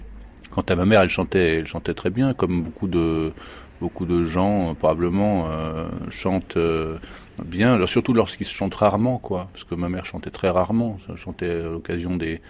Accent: Quiberon, Brittany, France; Moi, j'ai grandi à Quiberon, donc c'est une presqu'île qui s'élance plein sud dans l'océan Atlantique.

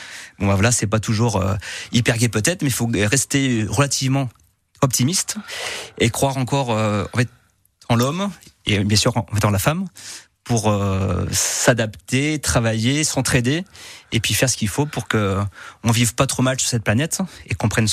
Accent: Normandy, France; donc je suis normand, hein, on en a parlé tout à l'heure

